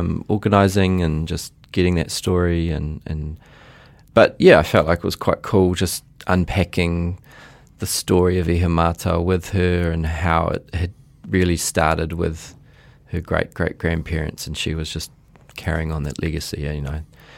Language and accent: English; Onehunga, Auckland, New Zealand; growing up in Onehunga, the Warriors were my local sports team. I literally could walk from my house.